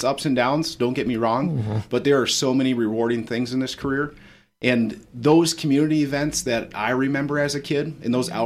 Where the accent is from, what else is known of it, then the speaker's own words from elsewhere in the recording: Eau Claire, Wisconsin, United States; I'm from Eau Claire.